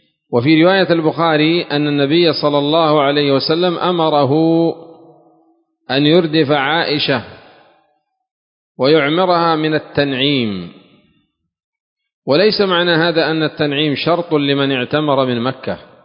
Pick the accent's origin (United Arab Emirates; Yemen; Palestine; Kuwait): Yemen; لو كان عندنا في اليمن كان قد نبشوه وعملوا الزفلت فوقه.